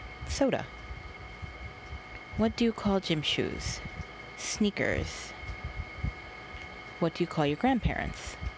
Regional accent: New York City, New York, United States; accent: New York; Where I'm from New York City. So hey, here's an actual New York accent.

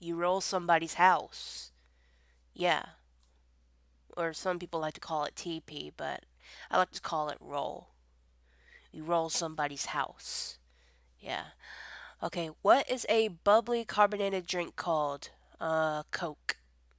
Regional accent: Alabama, United States; I am from Alabama.

